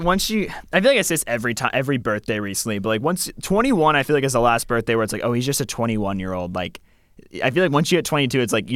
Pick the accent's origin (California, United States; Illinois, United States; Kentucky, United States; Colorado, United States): Kentucky, United States; Louisville; I grew up in Louisville, so I've grown up going to Kings Island my whole life.